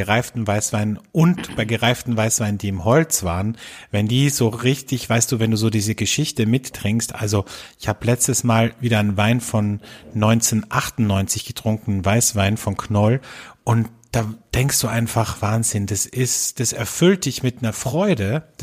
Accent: Austria; Wie man bei uns in Österreich sagt, am Wösch, also Welschriesling.

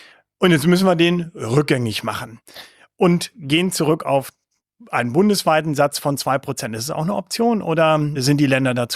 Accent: Northern Germany, Germany; Auch als Norddeutscher, so ist das ja nicht.

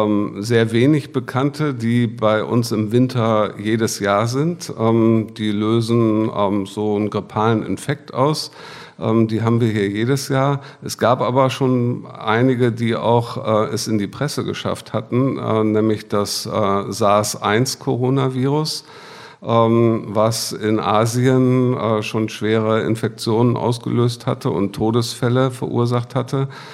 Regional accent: Bremen, Germany; ich komme aus Bremen. Habe dort auch mein Studium begonnen

